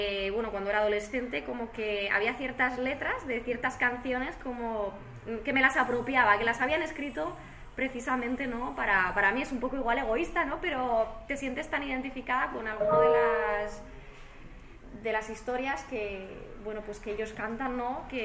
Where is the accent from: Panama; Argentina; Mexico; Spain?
Spain; Huesca, Aragon; mi primer concierto fue en Huesca, yo soy de Huesca